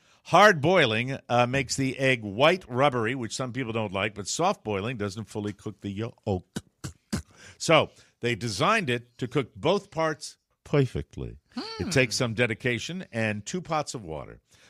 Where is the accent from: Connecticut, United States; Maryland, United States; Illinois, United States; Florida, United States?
Connecticut, United States; Hartford; I am not from Massachusetts. I am not from Boston. I am from New England, mm-hmm. but I'm from Hartford, Connecticut.